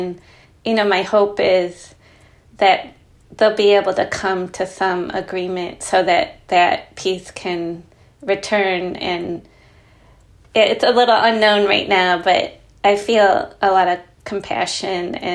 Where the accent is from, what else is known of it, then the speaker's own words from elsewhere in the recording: Detroit, Michigan, United States; I'm excited to write about Detroit, you know, being my hometown.